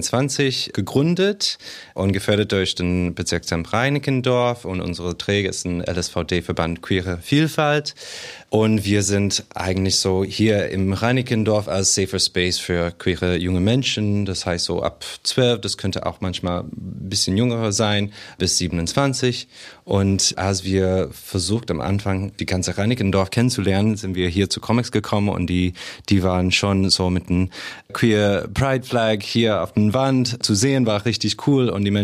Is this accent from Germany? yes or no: no; Canada; Ich komme aus Kanada